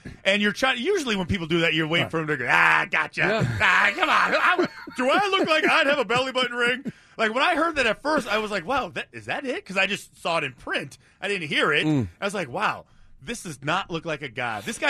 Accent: Los Angeles, California, United States; when we do our Wolfpack trip back to L.A., back to my hometown

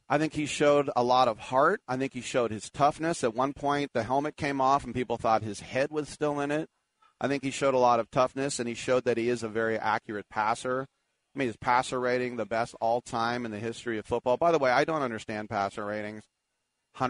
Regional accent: United States; You know, as an American, if you offered me an Olympic medal or a Heisman, I would take a Heisman without blinking

